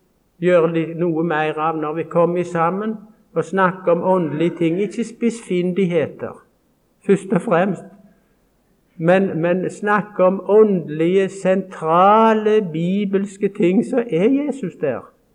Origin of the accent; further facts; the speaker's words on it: Karmøy, Rogaland, Norway; Når jeg møter mine skolekamerater hjemme på Karmøy